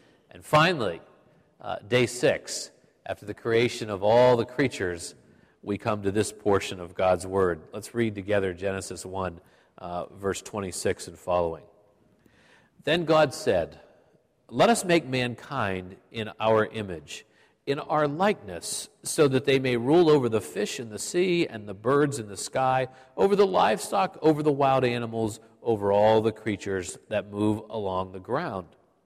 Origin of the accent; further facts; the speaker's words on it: Pittsburgh, Pennsylvania, United States; Growing up in Pittsburgh as a six-year-old, I remember two great architectural wonders that impressed my soul with different sorts of learnings.